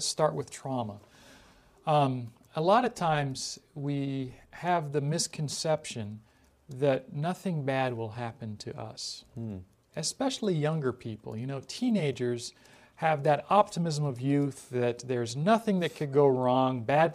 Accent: Canada; also born or lived in Jamaica; now in United States; I was born in Jamaica and then grew up half my life in Canada and have lived here in the United States for 30 plus years.

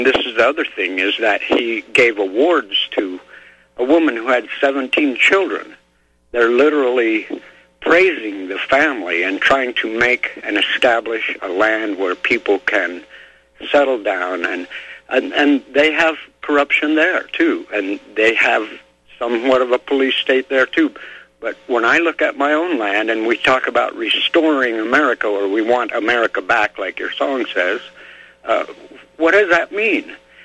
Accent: Idaho, United States; So I really worry about my own homeland. I was born and raised in Idaho.

